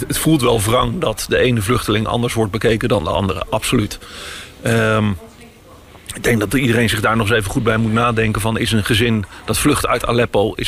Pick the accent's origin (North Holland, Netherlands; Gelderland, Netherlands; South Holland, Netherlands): South Holland, Netherlands; The Hague; Nou, eigenlijk als Hagenaar hoop ik dat vooral zo snel mogelijk de verbouwing van Binnenhof wordt afgerond.